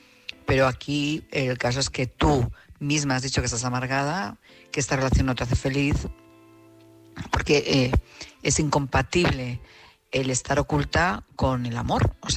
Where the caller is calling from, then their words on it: Madrid, Community of Madrid, Spain; de Madrid.